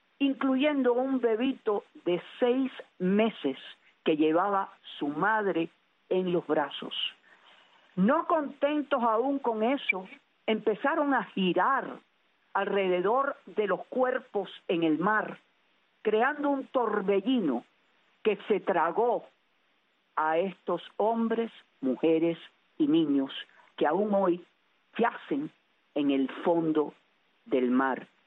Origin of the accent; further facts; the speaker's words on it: Cuba; como madres, como mujeres, como cubanas